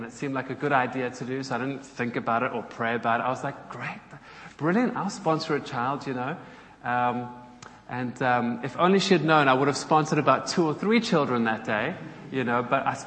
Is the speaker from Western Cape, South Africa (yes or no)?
yes; Cape Town, Western Cape, South Africa; now in Newcastle, United Kingdom; So you can hear from my accent. I'm South African. I come from a little town called Cape Town.